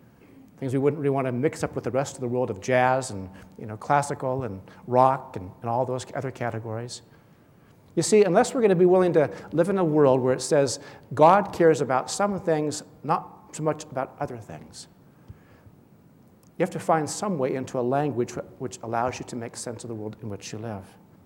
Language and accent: English; West Coast, United States; now in Washington, United States; I do live in Washington, D.C. now. I grew up in the West Coast, and I still feel like I more belong out in this part of the world.